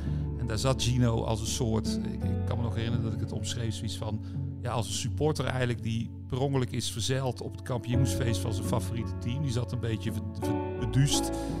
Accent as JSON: {"language": "Dutch", "town": "'s-Hertogenbosch", "region": "North Brabant", "country": "Netherlands", "tie": "born there", "said": "toevallig ook een Bosnaar, mijn geboortestad."}